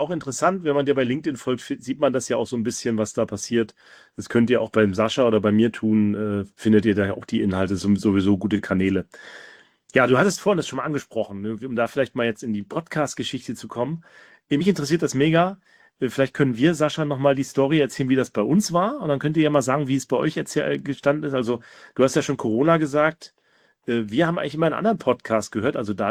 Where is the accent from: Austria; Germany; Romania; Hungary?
Germany; East Germany; Also ich komme aus Ostdeutschland, ne?